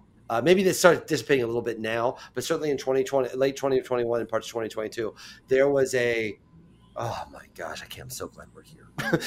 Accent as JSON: {"language": "English", "town": "Mattoon", "region": "Illinois", "country": "United States", "tie": "born or raised there", "said": "And if I go back to Mattoon, Illinois, my hometown, I guarantee you it's going to be a hard time to find people who disagree with each other there."}